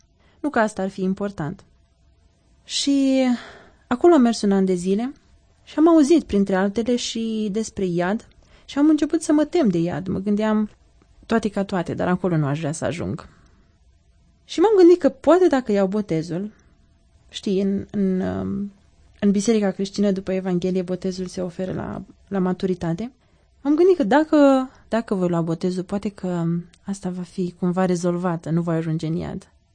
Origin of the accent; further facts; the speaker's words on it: Iași, Iași County, Romania; din Iași și probabil că vei nota accentul de care de altfel sunt mândră.